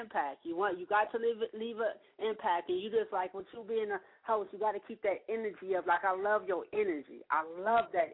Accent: California, United States; If like I'm a West Coast cat like you. You know, I'm from Cali. I'm out here in the AV

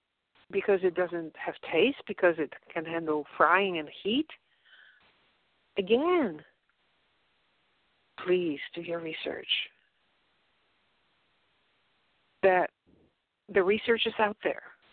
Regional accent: Poland; English is a second language; Well, I'm from Poland.

